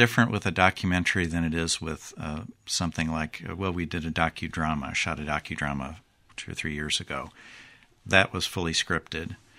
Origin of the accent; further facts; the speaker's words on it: East Moline, Illinois, United States; and I grew up in East Moline, graduated from United Township High School, so I was happy to come back.